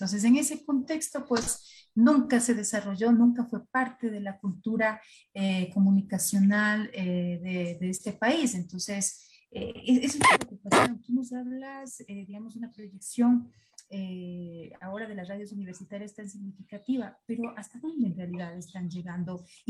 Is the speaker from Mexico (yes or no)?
no; Ecuador